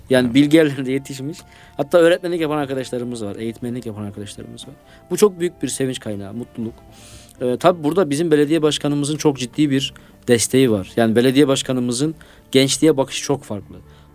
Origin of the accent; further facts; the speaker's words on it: Amasya, Turkey; Amasyalıyım.